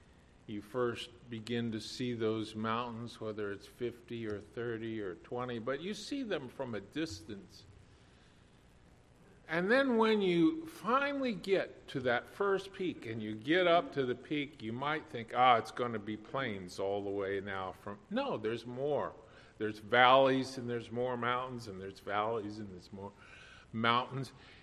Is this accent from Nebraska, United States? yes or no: yes; Nebraska, United States; and I grew up in Nebraska, which is pretty flat, but in Kansas, I think, is even flatter.